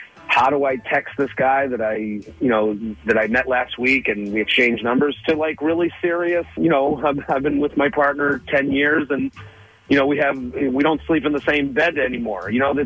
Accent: Massachusetts, United States; No, we're from Boston. I'm from outside of Boston. I'm a suburban kid. I mean, like, imagine we're in the main line of Boston, and that's where I'm from.

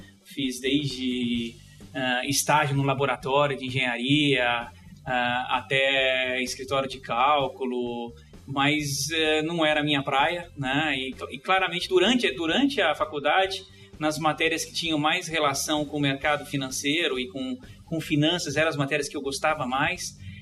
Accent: São Paulo, Brazil; Ok, eu nasci em São Paulo, né? Sou paulista da Gema

